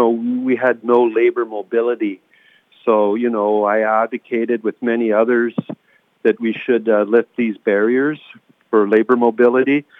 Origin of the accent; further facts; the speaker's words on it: Ontario, Canada; moved away as an adult; now in Quebec, Canada; Well, I moved here from Renfrew County in, 1982. And I lived most of my years in the Pontiac in the municipality of Mansfield, and then also in Campbell's Bay, where I currently reside.